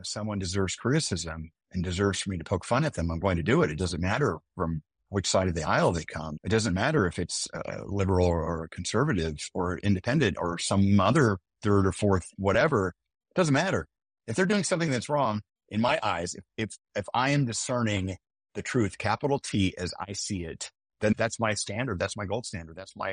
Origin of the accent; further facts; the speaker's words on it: Midwest, United States; I love how all my characters, I'm a Midwesterner at heart.